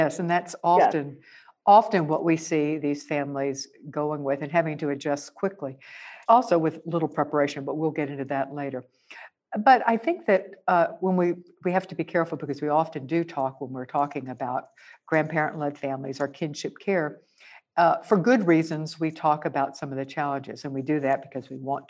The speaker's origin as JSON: {"language": "English", "region": "the South", "country": "United States", "said": "As a Southerner, I can't help but always mispronounce that."}